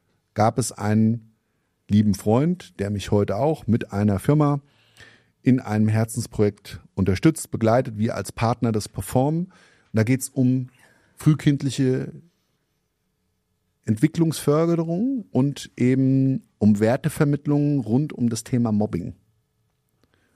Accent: Grand Est, France; Europäische Union, gar kein Problem, wir kommen aus dem Elsass.

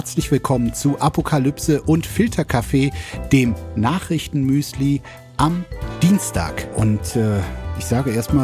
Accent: Cologne, North Rhine-Westphalia, Germany; auch als Kölnerin

